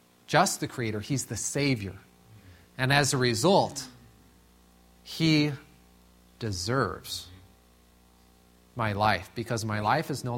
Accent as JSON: {"language": "English", "town": "Tucson", "region": "Arizona", "country": "United States", "tie": "born or raised there", "said": "I'm born and raised in Tucson, so you know, this is something that we're excited about, so we talk about it."}